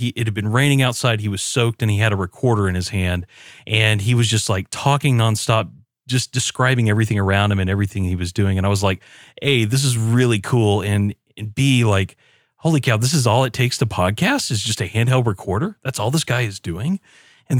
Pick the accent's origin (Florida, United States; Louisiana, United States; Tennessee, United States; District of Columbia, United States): Tennessee, United States; Knoxville; I'm from Knoxville, Tennessee.